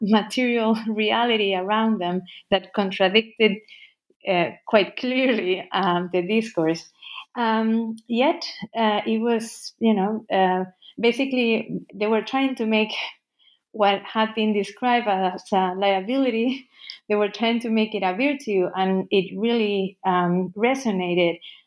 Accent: Basque Country, Spain; very famous for very famous for a transporter bridge very close to my hometown, the first one of its kind, El Puente Colgante.

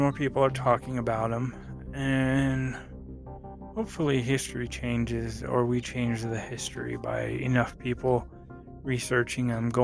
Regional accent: Reno, Nevada, United States; I'm from Reno, Nevada. And I remember when I was a kid, Burning Man, and going there once.

